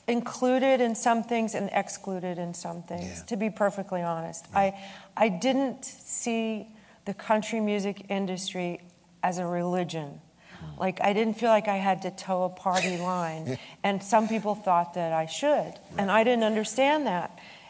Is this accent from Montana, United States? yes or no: no; New York, United States; I love the South, but I'm a New Yorker.